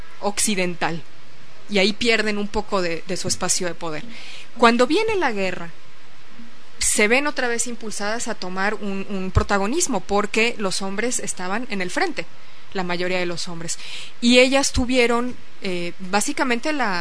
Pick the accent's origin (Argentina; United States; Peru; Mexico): Mexico; La mía como mexicana tampoco lo es